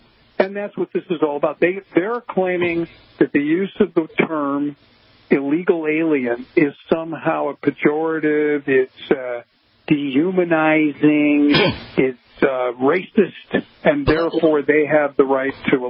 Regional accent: Chicago, Illinois, United States; And I also know that community because I'm from Chicago. It's a suburb of Chicago.

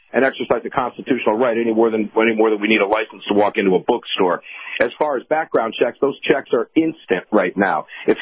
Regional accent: Florida, United States; But Florida does. Florida being my home state, I'm there a lot, as you know.

